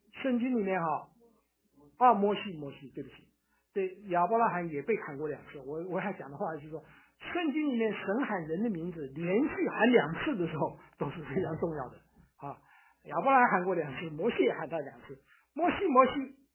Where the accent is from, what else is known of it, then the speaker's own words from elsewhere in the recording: Taiwan; 你看我小的时候在台湾长大，我以前讲台湾话讲得非常好，现在叫我讲台湾话我就讲不出来了，因为太久没有讲了啊